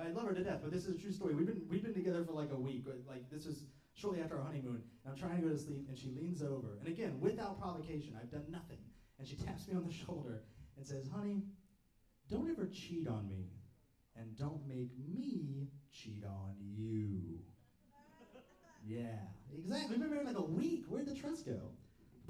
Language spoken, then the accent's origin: English; the South, United States; But I love the South. I grew up in the South. I think it's an amazing part of the country.